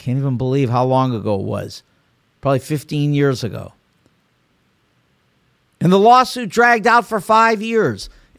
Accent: United States; because this is the United States of America, and because I'm an American.

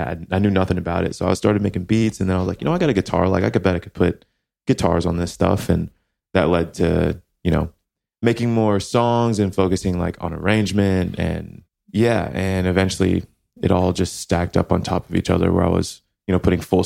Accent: Fresno, California, United States; born there; also born or lived in Wheaton / Atlanta / Richmond / Charlotte; from sort of from everywhere. I tell this story all the time. I'm not really from anywhere. I was born in Fresno, California, but I moved like every 3.5 years of my life, basically.

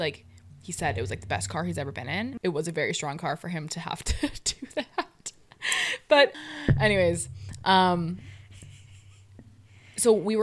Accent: Canada; as a Canadian

